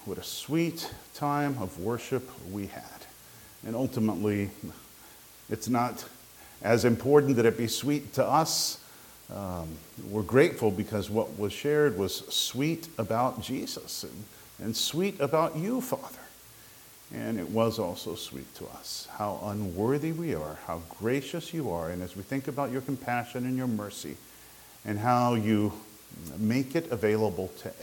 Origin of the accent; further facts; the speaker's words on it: Uruguay; now in Chicago, United States; Uruguay is real small, so we don't talk about North and South. I grew up in Uruguay.